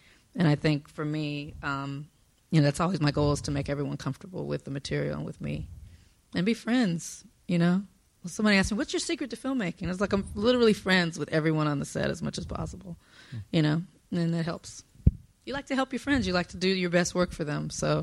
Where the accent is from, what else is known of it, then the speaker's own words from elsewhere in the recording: Compton, California, United States; So during the 90s, I'm from Compton, South Central. All of you all were hearing about Boys in the Hood and riots and all these things.